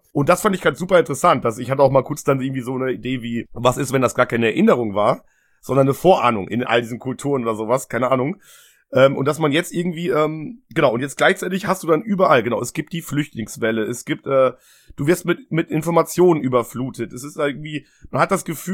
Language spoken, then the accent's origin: German; Germany; born or raised there